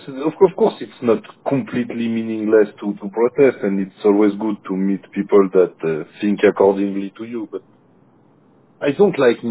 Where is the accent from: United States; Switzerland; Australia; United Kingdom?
Switzerland; Geneva; from Geneva, Switzerland.